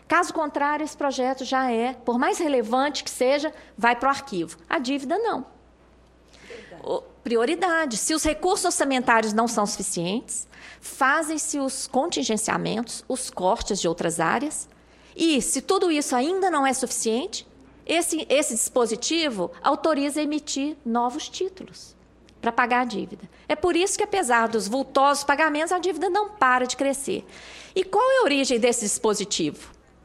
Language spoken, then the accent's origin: Portuguese; Brazil; E é muito triste, como brasileira, saber que justamente durante esse processo no Equador, o Brasil estava resgatando títulos da dívida externa